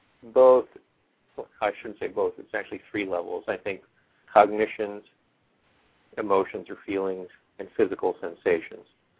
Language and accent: English; Baltimore, Maryland, United States; born there; I was born in Baltimore. I'll skip the first 50 years.